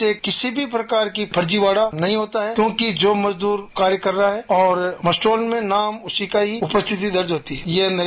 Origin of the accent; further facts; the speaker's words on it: Suwana, Rajasthan, India; मैं सुवाणा निवासी